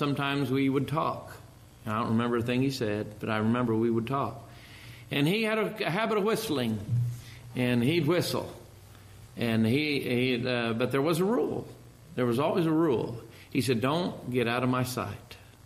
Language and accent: English; Paricatuba, Amazonas, Brazil; I say, I'm from Paricatuba. I'm from Paricatuba, across the river from Tapurucuara to Boca do Paraná do Inuishi. That's where I'm from.